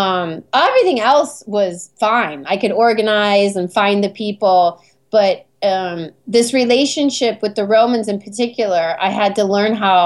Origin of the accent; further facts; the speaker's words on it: United States; I'm an American and my partner's Italian